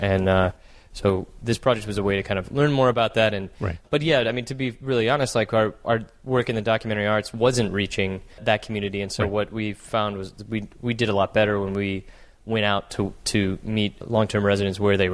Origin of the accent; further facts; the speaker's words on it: Chicago, Illinois, United States; also born or lived in Portland, Oregon / Chapel Hill, North Carolina; I grew up across the U.S. So I was mm-hmm. born on the West Coast mm-hmm. in Portland, Oregon. Grew up in Chicago, and then did high school in Chapel Hill, North Carolina.